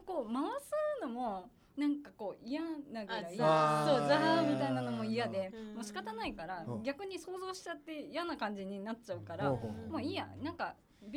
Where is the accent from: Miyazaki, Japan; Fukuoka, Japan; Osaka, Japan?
Fukuoka, Japan; それで私地元福岡なんですけど。